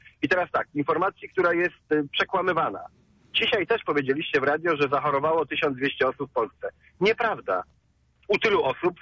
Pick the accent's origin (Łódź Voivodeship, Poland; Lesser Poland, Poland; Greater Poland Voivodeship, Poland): Greater Poland Voivodeship, Poland; Poznań; Ja jestem rodowitym poznaniakiem od pokoleń